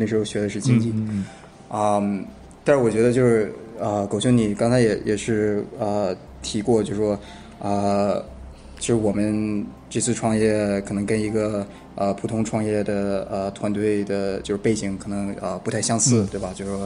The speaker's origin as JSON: {"language": "Chinese", "country": "United States", "tie": "born or raised there", "also_born_or_lived": "Tianjin, China", "said": "我是在天津出生的，但是小时候就很小的时候就那时候搬到美国，然后我的故事其实跟王冠也是有点相似的，就是那时候在美国，然后也是在美国上的。小学、中学、高"}